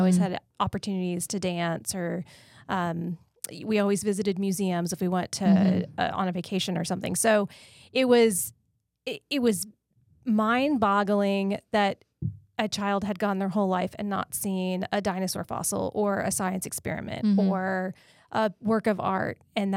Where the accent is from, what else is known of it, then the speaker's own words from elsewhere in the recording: Texas, United States; moved away as an adult; So I grew up in Texas and I came to Florida by way of graduate school.